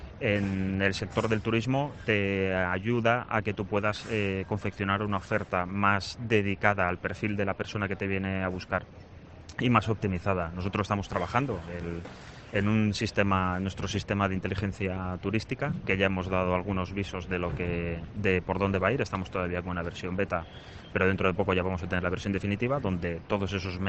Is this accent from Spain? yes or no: yes; Valencian Community, Spain; todo lo que es nuestra cultura como valencianos hace que sea un atractivo turístico